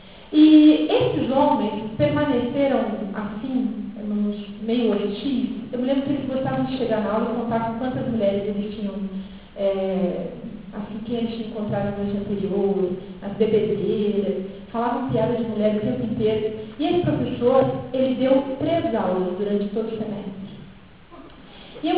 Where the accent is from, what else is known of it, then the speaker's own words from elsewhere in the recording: Rio Grande do Sul, Brazil; Então, eu sou gaúcha, eu me formei em filosofia e em artes lá no começo dos anos 90